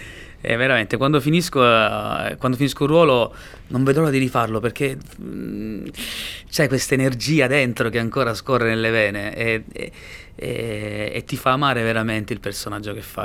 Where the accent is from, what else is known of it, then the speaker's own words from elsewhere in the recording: Sicily, Italy; per me che sono siciliano